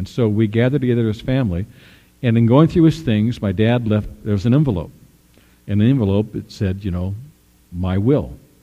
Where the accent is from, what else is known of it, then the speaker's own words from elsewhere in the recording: Pleasant Hill, California, United States; my mom and dad we grew up in Pleasant Hill, and at one point they had to sell their house.